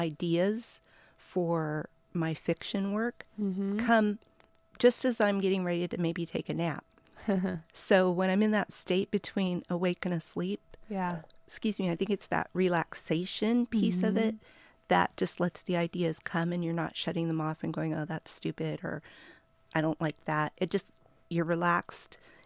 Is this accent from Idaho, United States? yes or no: no; California, United States; because I grew up in California